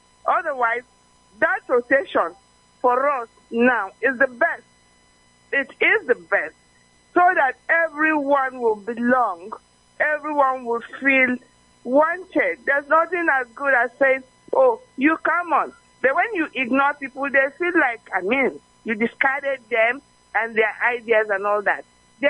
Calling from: Delta, Nigeria; I'm reaching you from Eli Delta State.

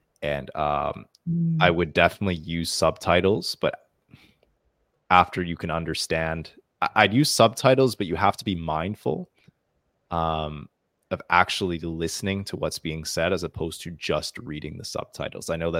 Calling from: Bangladesh; I'm joining from Bangladesh, sir.

